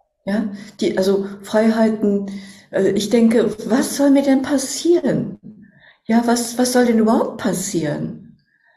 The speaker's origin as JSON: {"language": "German", "region": "Berlin", "country": "Germany", "said": "Ich bin Berlinerin, ich bin preußisch, protestantisch erzogen worden."}